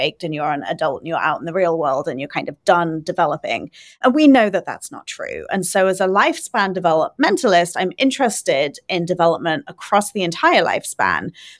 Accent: Swindon, South West England, United Kingdom; So I'm from a town called Swindon, which is 80 miles west of London in the UK. So it's very close to Bath, in fact.

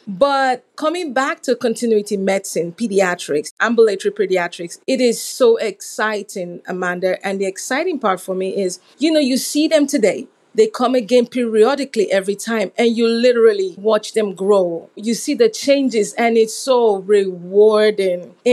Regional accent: Nigeria; moved away; From my name, you can tell that I grew up in Africa, specifically the western part, and that's Nigeria.

